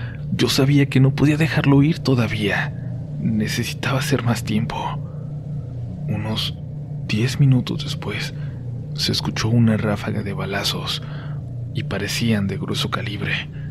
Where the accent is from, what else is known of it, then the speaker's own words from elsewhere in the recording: Jalisco, Mexico; tenía unos meses viviendo con mi esposo, viajábamos cada fin de semana al estado de Nayarit por cuestiones de trabajo. Nosotros somos del estado de Jalisco.